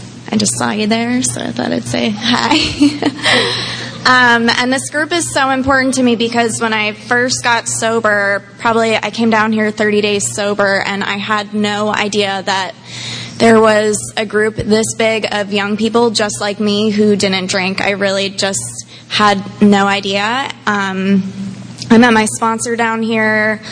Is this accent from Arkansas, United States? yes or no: no; New Jersey, United States; born there; So I was born in New Jersey, and my parents are just, like, the most amazing, wonderful people in the world.